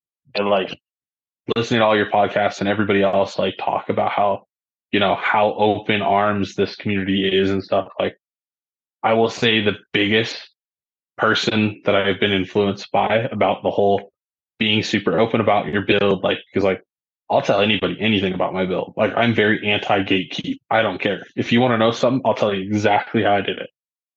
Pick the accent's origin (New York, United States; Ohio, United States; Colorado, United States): Colorado, United States; So I am a 25-year-old, just that I grew up in Colorado.